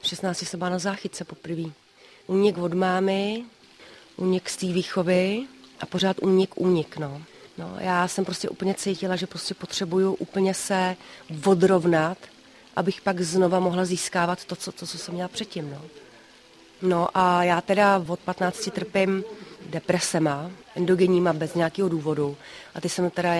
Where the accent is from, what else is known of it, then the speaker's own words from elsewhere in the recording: Prague, Czechia; pocházím teda z Prahy, kde jsem žila prostě krapítko bohemský život.